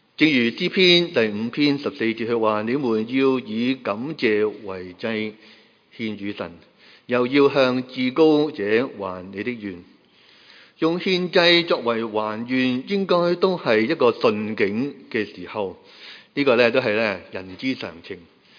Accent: Hong Kong

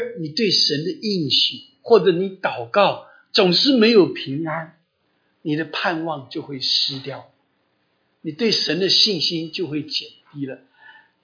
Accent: China; 我说你不知道我们中国人啊，我说我们中国人，我不吃饭我都要把你钱付了，我不会欠你一毛钱的。

